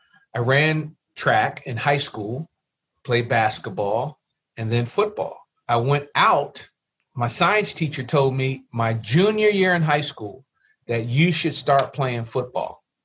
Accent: Trenton, New Jersey, United States; growing up in Trenton, New Jersey, I was like the only kid that was a Pittsburgh Steelers fan living in Eagle Country.

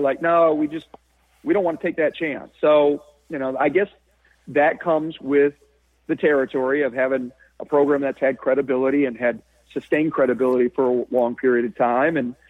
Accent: Michigan, United States; I grew up in Michigan.

